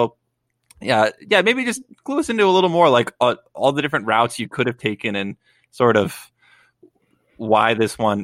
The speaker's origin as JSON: {"language": "English", "region": "New York", "country": "United States", "tie": "born or raised there", "moved": "yes", "lives_now": "California, United States", "said": "growing up in New York, I was assumed we don't have like large, fearsome beasts in North America. And then I came to California, found out I was wrong."}